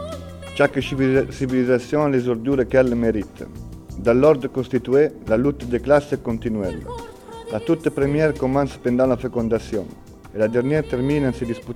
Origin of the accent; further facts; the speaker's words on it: Italy; French is a second language; parce que je suis italien, j'écris en français, je pense en français